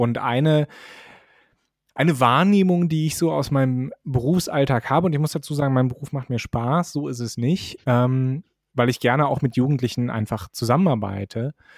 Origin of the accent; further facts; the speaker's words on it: West Germany, Germany; in Westdeutschland, wo ich aufgewachsen bin, da wurde das schon nach der 4. Klasse entschieden